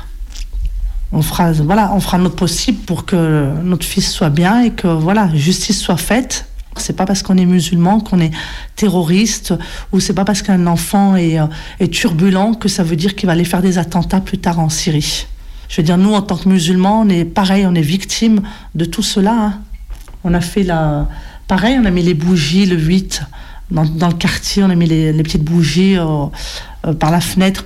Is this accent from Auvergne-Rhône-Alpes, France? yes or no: no; Rouen, Normandy, France; Personnellement, je suis née ici, sur Rouen. J'ai grandi là. Bon, à part le ramadan qu'on fait, les prières, je veux dire, voilà, on n'est pas plus... musulman que français